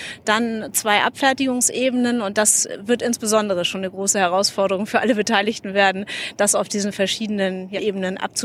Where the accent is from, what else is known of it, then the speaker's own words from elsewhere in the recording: Hamburg, Germany; die wir als Hamburger ja gut kennen.